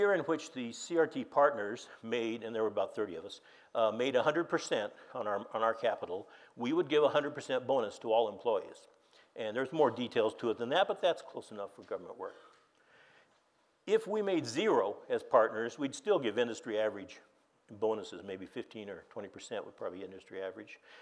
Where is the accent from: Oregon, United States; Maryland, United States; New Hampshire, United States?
Oregon, United States; Now, you've got to understand, I grew up in Western Oregon.